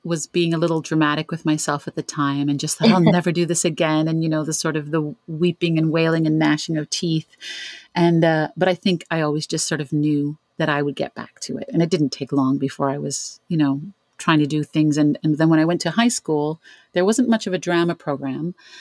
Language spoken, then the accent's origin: English; Ontario, Canada; I'm from Canada, from Ontario.